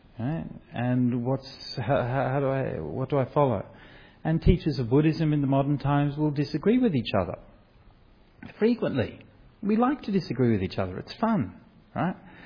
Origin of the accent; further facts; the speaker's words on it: Perth, Western Australia, Australia; I'm just a monk from Perth. You know, I grew up in Corbinia, right?